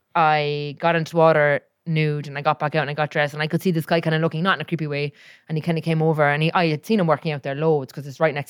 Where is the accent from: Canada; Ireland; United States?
Ireland; Cork, Munster; I'm from Cork